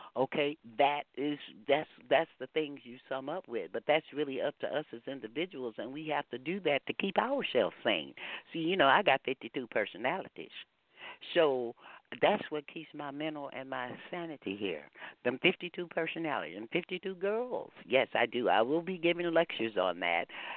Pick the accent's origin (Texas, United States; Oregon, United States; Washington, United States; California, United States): Texas, United States; I'm a Texan.